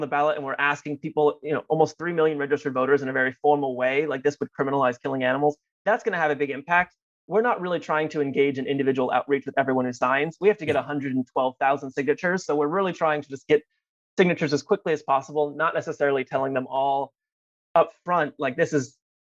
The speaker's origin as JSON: {"language": "English", "region": "Colorado", "country": "United States", "said": "he's Colorado, which I'm from Colorado."}